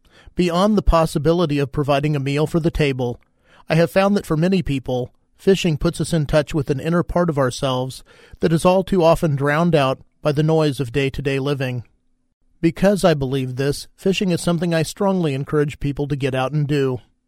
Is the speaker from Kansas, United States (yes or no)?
yes; Kansas, United States; As a young boy growing up in Kansas, the idea of releasing a fish, at least any fish over 5 inches or so in length, was a preposterous notion.